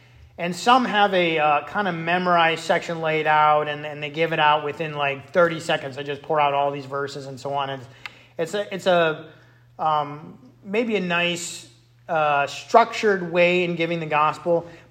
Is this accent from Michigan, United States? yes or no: yes; Michigan, United States; I said terrible state because I'm from Michigan and we hate Ohio.